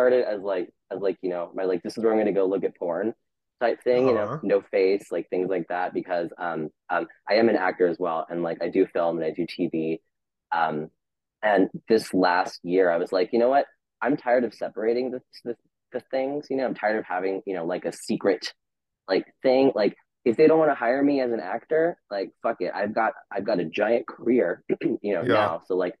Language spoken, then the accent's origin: English; Texas, United States; so I grew up in West Texas. So like, redneck, hillbilly, oil, like all that stuff.